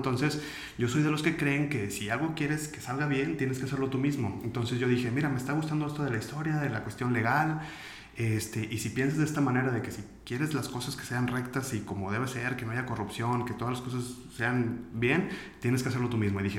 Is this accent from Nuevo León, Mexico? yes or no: yes; Villaldama, Nuevo León, Mexico; also born or lived in Monterrey; nací aquí en Monterrey, soy regio, y después me fui a vivir a Villaldama, en Villaldama, Nuevo León, que es al norte, es un pueblito que está como a unos 85 kilómetros, chiquito, tiene algunos 4.000 habitantes más o menos.